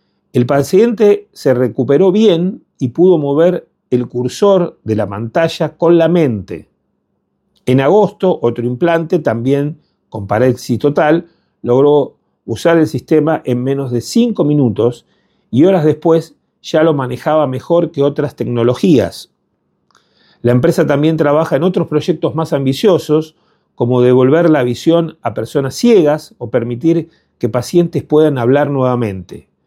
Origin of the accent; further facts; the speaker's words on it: Argentina; como en Argentina, que tenemos una gran universidad pública en Argentina y también privada